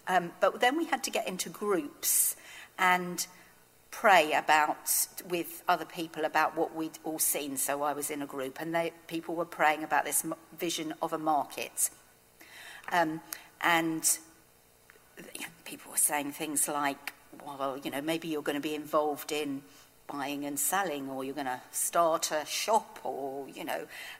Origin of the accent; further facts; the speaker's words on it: Burnham-on-Crouch, East of England, United Kingdom; I grew up in Burnham-on-Crouch.